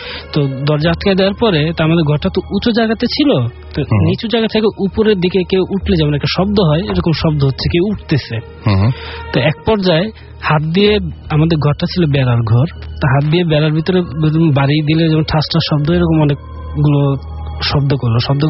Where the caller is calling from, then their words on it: Dhaka, Dhaka Division, Bangladesh; খিলগাঁও মেরাদিয়া থেকে আসছি।